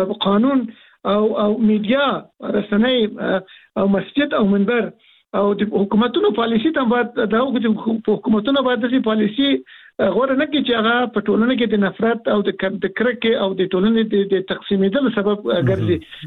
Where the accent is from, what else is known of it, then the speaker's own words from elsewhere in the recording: Afghanistan; مونږ مسلمانان یو، په افغانستان کې په دریمه دایره کې مونږ افغانان یو،